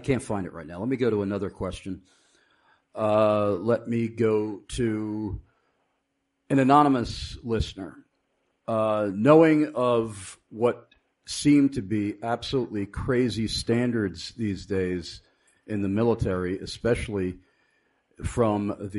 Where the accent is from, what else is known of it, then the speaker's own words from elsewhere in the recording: United States; that would disturb me as an American citizen